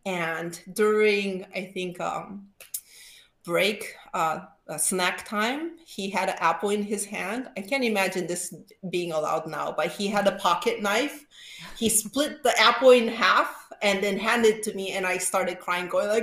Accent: Japan; English is a second language; also born or lived in Detroit, United States; now in United States; in the United States for more than half my life. I'm originally from Japan, but I ended up spending some years of my childhood in Detroit, Michigan

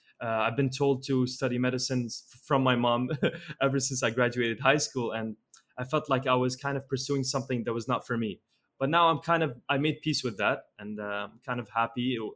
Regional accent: Sharjah, United Arab Emirates; moved away as an adult; now in Canada; I'm 25 years old. I was born and raised in the United Arab Emirates, Sharjah. For those of you who don't know, it's right next to Dubai. And then when I was 18 years old, I moved all the way to Canada, where I studied there for 7 years.

